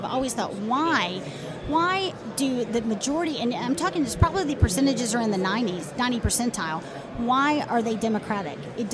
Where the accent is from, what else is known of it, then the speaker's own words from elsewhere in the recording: Texas, United States; I'm from Texas, and I said, nope. I'm staying right where I'm at.